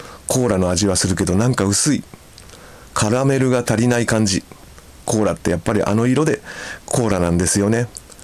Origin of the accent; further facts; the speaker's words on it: Kanto, Japan; 実家が水田地帯の私は慣れっこだったのでそう聞いて驚きました。私の実家は関東平野の端っこで田んぼが広がる地域なのですが